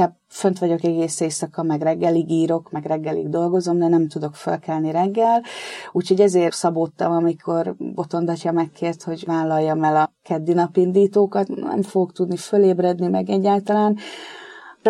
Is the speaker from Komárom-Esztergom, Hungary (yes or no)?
yes; Esztergom, Komárom-Esztergom, Hungary; Esztergomba. Én esztergomi vagyok.